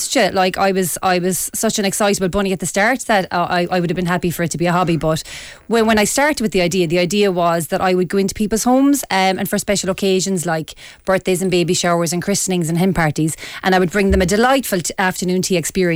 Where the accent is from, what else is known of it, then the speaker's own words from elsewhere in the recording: Cork, Munster, Ireland; Yeah, I'm from Cork and I'm very clever.